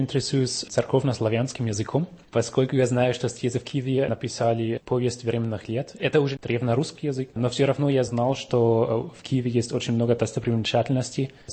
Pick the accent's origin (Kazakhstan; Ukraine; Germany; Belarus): Germany; Russian is a second language; я все равно по менталитету, по образу жизни... Да, я немец.